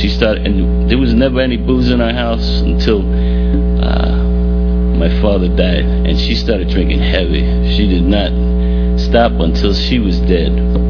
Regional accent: New York, United States; I grew up in New York, in Washington Heights, right near the George Washington Bridge. And there were seven of us, mother, father, two older sisters, two younger brothers.

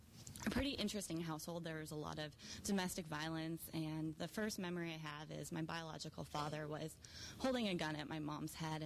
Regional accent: Detroit, Michigan, United States; I'm from Detroit. If you can't tell, I'm pretty thuggish. I had that Detroit thug in me.

